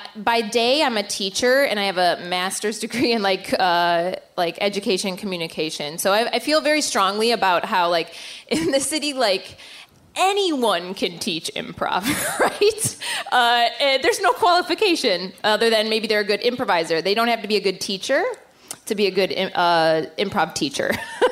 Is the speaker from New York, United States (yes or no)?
no; Chicago, Illinois, United States; I'm born and bred in Chicago, so I'm one of six kids, and I went to Lincoln Park High School